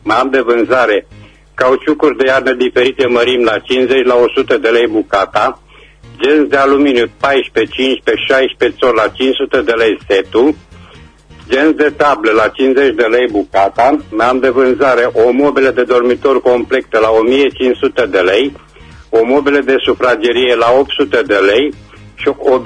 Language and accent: Romanian; Reșița, Caraș-Severin, Romania; sunt din Reșița